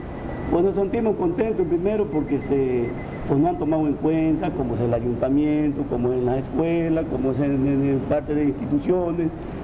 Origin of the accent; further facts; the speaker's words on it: Los Lirios, Mexico; born there; Mire, yo nací en 1937. Sí. Soy nacido acá en Los Lirios.